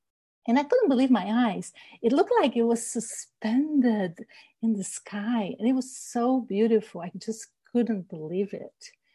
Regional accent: Rio de Janeiro, Brazil; born or raised there

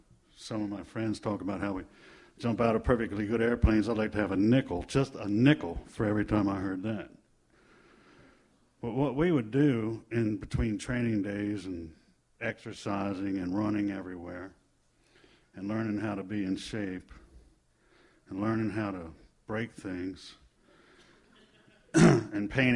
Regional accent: Maryland, United States; But I grew up out here in Western Maryland. Well, let me say I was born out there.

